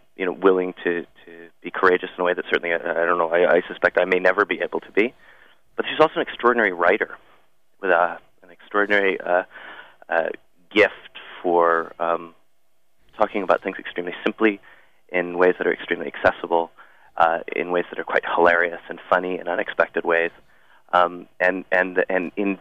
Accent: United States; which I feel as an American I bear some kind of responsibility for.

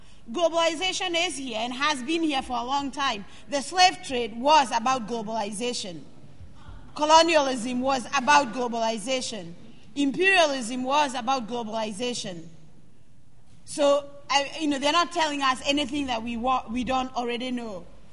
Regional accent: Kenya; I'm from Kenya, and there's a reporter here who has come from Kenya to report on the meetings.

